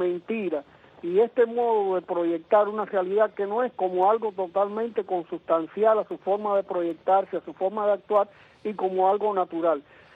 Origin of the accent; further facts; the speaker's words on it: Cuba; Yo como ciudadano cubano me considero discriminado